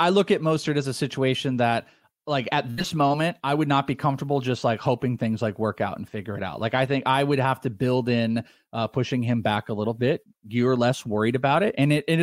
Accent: Wales, United Kingdom; I'm Welsh.

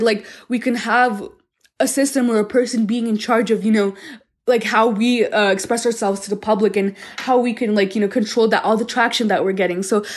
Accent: Colorado, United States; born there; my parents immigrated from the United States, and that's when I was born in Colorado. Me and my brother were born here.

